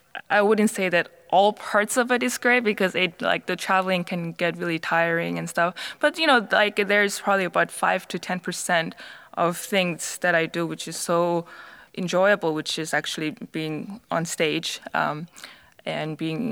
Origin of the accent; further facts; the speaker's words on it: South Korea; born there; English is a second language; also born or lived in Canada; So I was born in Korea, but I lived in Canada for 2 years prior to coming here